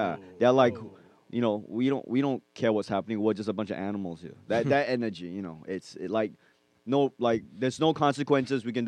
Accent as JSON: {"language": "English", "country": "Australia", "lives_now": "Hong Kong", "said": "We're not Hong Kong based people. We came from Australia to perform in Hong Kong."}